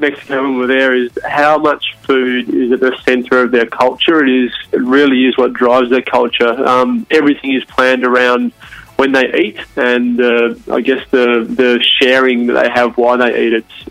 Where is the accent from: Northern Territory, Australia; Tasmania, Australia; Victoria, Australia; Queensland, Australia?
Tasmania, Australia; I was from Tasmania. So in Tasmania at the moment, there's this whole vibe around sort of food tourism and the produce down here.